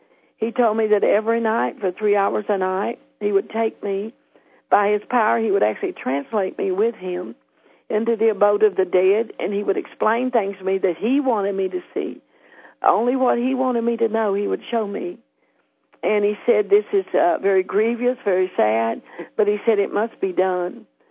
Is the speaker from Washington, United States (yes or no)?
no; Tennessee, United States; I grew up in church. I grew up in Tennessee in the church.